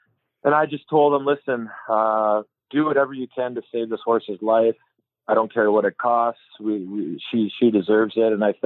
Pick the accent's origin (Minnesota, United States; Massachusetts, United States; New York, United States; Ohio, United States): Minnesota, United States; Bloomington; So I grew up in Minnesota. I went to Canterbury Park a couple times, which is only probably 5-10 miles from where I grew up in Bloomington, Minnesota.